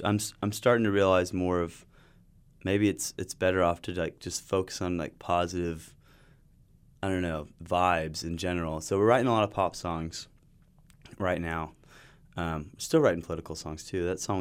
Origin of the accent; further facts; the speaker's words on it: Conway, Arkansas, United States; Yeah, we both grew up in Arkansas, and in my hometown of Conway, Arkansas, we had a pipeline burst about 10 miles from my house in Mayflower